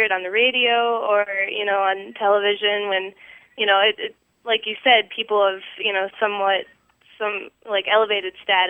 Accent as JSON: {"language": "English", "town": "Pittsburgh", "region": "Pennsylvania", "country": "United States", "said": "I am from Pittsburgh, Pennsylvania."}